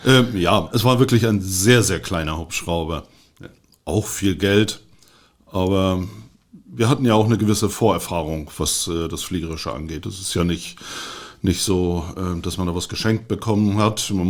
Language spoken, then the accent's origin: German; Rostock, Mecklenburg-Vorpommern, Germany; ich bin eigentlich aus Rostock